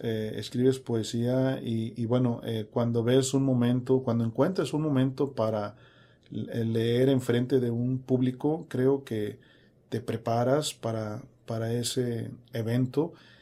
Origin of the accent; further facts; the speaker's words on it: Nuevo Laredo, Tamaulipas, Mexico; now in Brownsville, United States; Bueno, estamos viviendo en Brownsville, pero somos Yo soy nativo, por ejemplo, de Nuevo Laredo